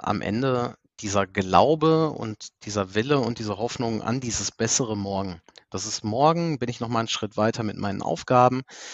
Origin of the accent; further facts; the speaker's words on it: Germany; Aber im Großen und Ganzen geht es uns ja hier in Deutschland trotzdem sehr, sehr, sehr, sehr gut. Und wenn wir als Deutsche, so sage ich das jetzt einfach mal, am Meckern sind